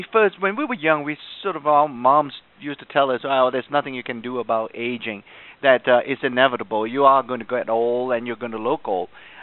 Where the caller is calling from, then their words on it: Utah, United States; I'm sitting here in a mountain state called Utah.